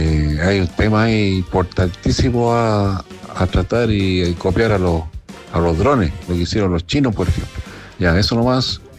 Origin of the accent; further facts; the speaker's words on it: Valparaíso, Chile; yo soy de acá, de Valparaíso, no sé cómo mucho de Santiago